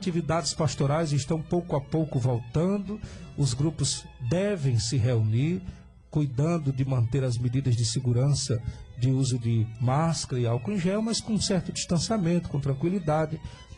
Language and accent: Portuguese; Cedro, Brazil; born there; paróquia onde eu nasci, onde eu fui batizado, onde meus pais se casaram, é ali no Cedro.